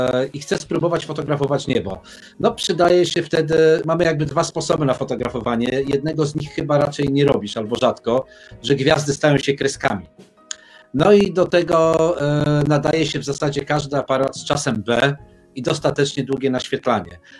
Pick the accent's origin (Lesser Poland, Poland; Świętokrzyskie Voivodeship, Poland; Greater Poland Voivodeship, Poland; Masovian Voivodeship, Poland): Greater Poland Voivodeship, Poland; Poznań; Wiesz, ja jestem z Poznania, mieszkam pod Poznaniem w tej chwili